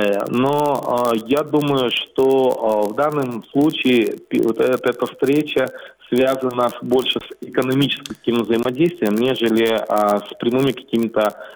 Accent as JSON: {"language": "Russian", "region": "Crimea", "country": "Ukraine", "said": "мы, конечно, особенно родственный народ, такие как крымские татары и турки"}